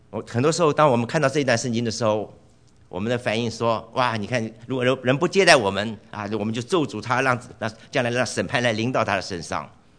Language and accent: Chinese; Taiwan; 我是从台湾来的